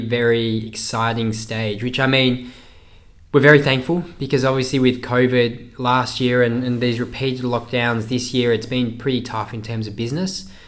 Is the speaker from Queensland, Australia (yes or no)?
yes; Townsville, Queensland, Australia; also born or lived in United Kingdom; So I grew up in Townsville, worked in the UK.